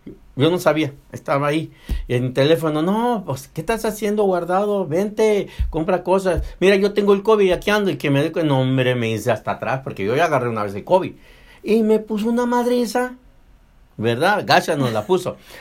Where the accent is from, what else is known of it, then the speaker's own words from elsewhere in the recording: Mexico; Somos mexicanos.